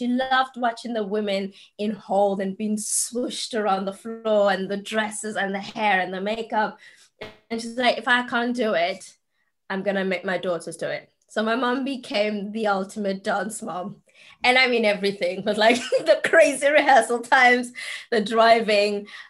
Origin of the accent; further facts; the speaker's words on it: South Africa; we grew up in South Africa. It was apartheid times.